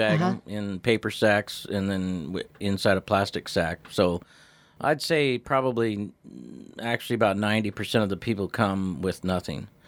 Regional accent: Ukiah, California, United States; I was born and raised in Ukiah, California, and I spent a lot of time on the coast diving for abalone and spearfishing, and just sort of ended up in Eureka one day

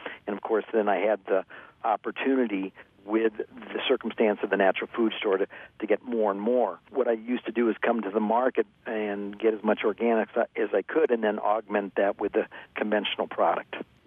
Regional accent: Ohio, United States; now in California, United States; I moved out from Ohio to California, and I wasn't trained in any particular fashion, a bit of college, and I was living in the city.

